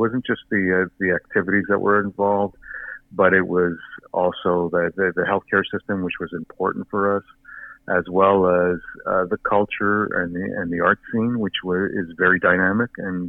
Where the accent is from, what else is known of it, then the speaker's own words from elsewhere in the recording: Greenfield Park, Quebec, Canada; I grew up in Greenfield Park. She grew up in NDG.